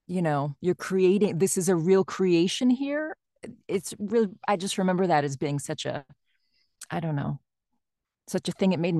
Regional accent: Texas, United States; We went to see a show in Dallas. I think I grew up in Texas

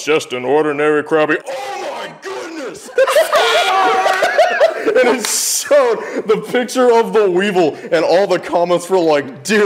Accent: Alabama, United States; also born or lived in South Carolina; South Carolina was only like the first 6 years of my life, so okay. I tell people I'm from Alabama, okay. So roll tide.

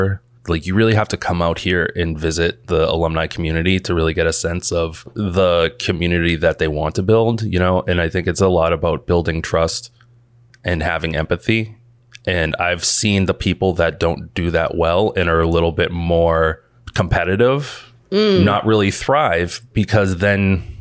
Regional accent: Boston, Massachusetts, United States; I mean, it makes me think about when I moved back to Boston after college, and I'm from Boston.

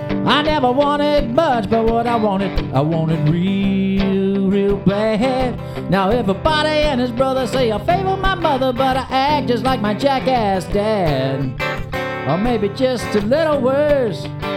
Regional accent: Owensboro, Kentucky, United States; I grew up in Owensboro, Kentucky. My family roots are in Ohio County, Rosine, home place of … I'm very proud to say.

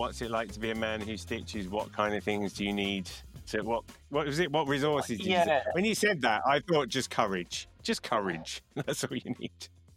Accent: England, United Kingdom; And being an English person on a train, A, you don't talk to strangers, B, you don't talk to people who are doing stitching.

